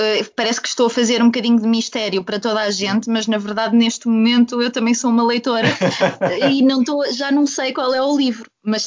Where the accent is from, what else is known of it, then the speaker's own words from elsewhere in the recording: Leiria, Portugal; moved away as an adult; Leiria, apesar de eu andar aqui a caminhar um bocadinho pelo país todo, acho que agora fica a faltar Algarve. Morei em Leiria até ir estudar para Lisboa